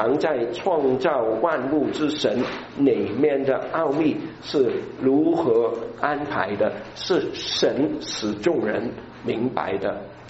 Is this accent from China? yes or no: yes; China; accent: Cantonese; 好像我是一个讲粤语的